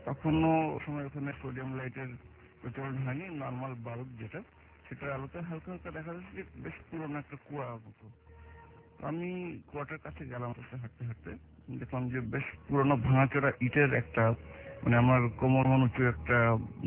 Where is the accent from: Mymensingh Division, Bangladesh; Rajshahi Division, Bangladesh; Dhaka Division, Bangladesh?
Dhaka Division, Bangladesh; Uttara; উত্তরা থেকে এসেছি